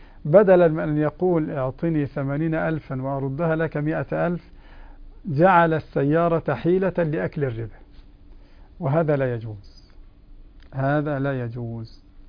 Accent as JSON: {"language": "Arabic", "country": "Egypt", "said": "وهذا التورق ما يسميه العامة عندنا في مصر حرق السلعة"}